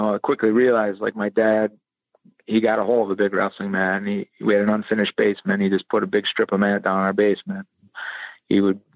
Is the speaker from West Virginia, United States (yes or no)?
no; Illinois, United States; growing up in the South suburbs of Chicago and having the Cubs and the Sox, I went to my first baseball game.